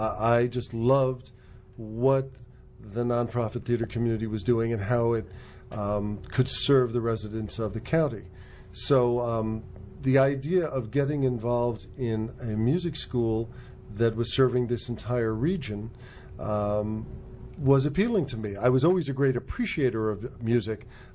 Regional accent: Manhattan, New York, United States; They moved to Manhattan. My two brothers and I grew up in Manhattan.

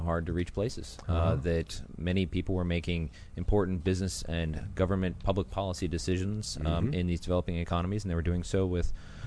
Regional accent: Tyrone, Pennsylvania, United States; I grew up on a farm outside of Tyrone, Pennsylvania.

